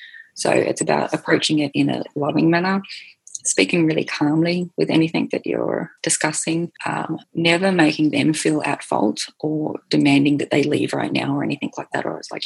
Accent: Hobart, Tasmania, Australia; I was raised in a strict religion and I was originally from Hobart, so southern Tassie, and Tassie was a little bit more like a 1950s upbringing is what I think I had

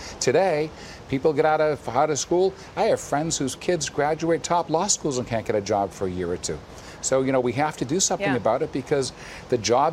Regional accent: Worcester, Massachusetts, United States; I grew up in Worcester, Massachusetts in the 1960s, Robert. It was a working class community.

